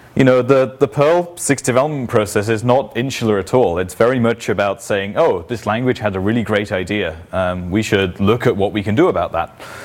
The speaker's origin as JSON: {"language": "English", "region": "England", "country": "United Kingdom", "lives_now": "Lund, Sweden"}